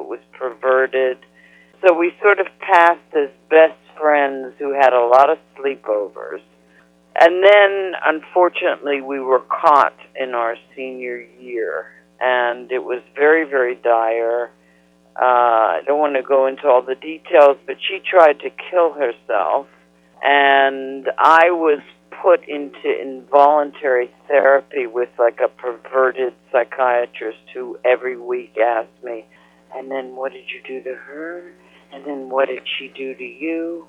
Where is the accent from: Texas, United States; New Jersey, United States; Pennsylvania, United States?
Pennsylvania, United States; Pittsburgh; I grew up in Pittsburgh, and when I was a junior in high school, now we're talking 1962, a new girl came into our class.